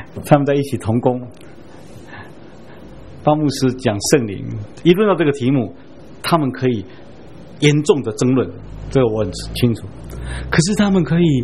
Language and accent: Chinese; Fujian, China; 他是我们是福建人